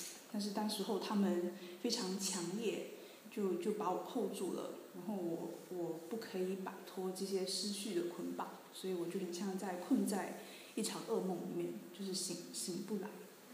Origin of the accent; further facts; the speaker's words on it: Singapore; moved away as an adult; now in Basel, Switzerland; 就我来自新加坡，然后我是2011年的时候来瑞士深造，然后我现在在巴塞尔大学生物中心做研究工作，然后我是希望明年的春天可以毕业回国。